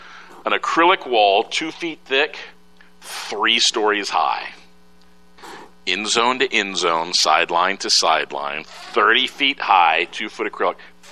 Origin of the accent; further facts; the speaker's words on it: Chicago, Illinois, United States; I grew up in Chicago with a big Shedd Aquarium there.